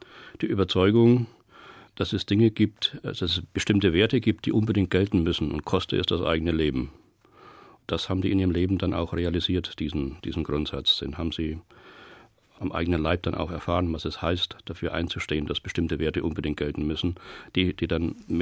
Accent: Bavaria, Germany; Also ich bin ein geborener Bauernbub. Ich bin in Mittelfranken aufgewachsen, in einem Arbeiter- und Bauernhaushalt und bin groß geworden mit dem Radio, mit dem Bayerischen Rundfunk.

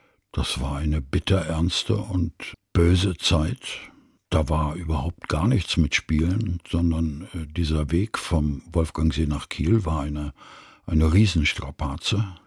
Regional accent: Szczecin, West Pomeranian Voivodeship, Poland; born there; Ich bin in Stettin geboren worden.

